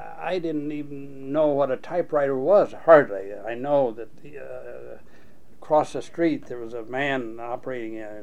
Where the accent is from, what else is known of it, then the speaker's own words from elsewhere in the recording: Oakwood, Ohio, United States; I came from Northwestern Ohio. My family operated a small town general store, and I went to the high school in that small town of Oakwood, 500 people.